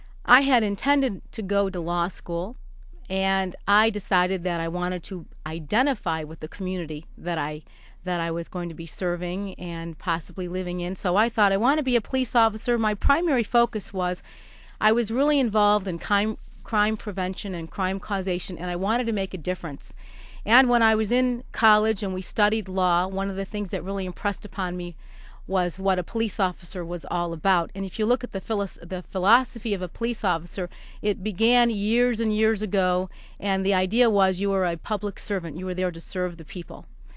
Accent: Detroit, Michigan, United States; Well, I was raised in Detroit, and I have one brother and two sisters.

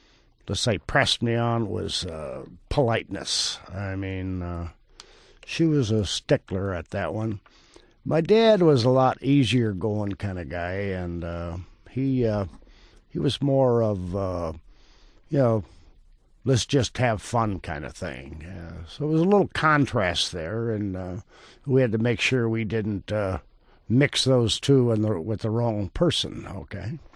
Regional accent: Pontiac, Michigan, United States; Well, I grew up in Pontiac, Michigan, of course, and graduated from high school there.

